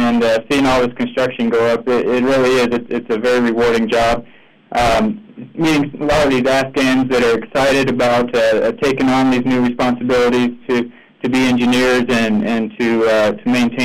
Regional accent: Helena, Montana, United States; I was raised in Helena there. I went to Helena High School, then went off to Montana State University

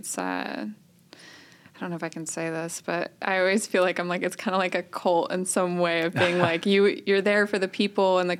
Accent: Portland, Oregon, United States; also born or lived in Vancouver, Washington; I grew up in Portland, Oregon, Vancouver, Washington, kind of metro area.

